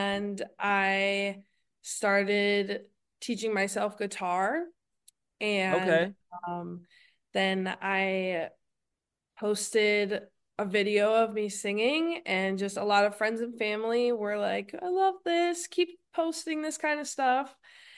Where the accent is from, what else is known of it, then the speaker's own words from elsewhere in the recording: Illinois, United States; I'm from Illinois, so I went to Florida